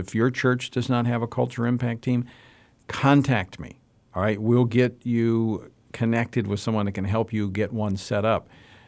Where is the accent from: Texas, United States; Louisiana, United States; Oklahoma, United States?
Louisiana, United States; which is a cutoff in my home state of Louisiana.